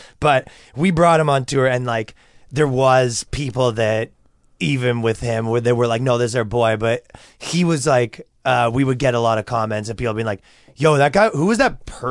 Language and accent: English; Toronto, Ontario, Canada; Yeah, Toronto.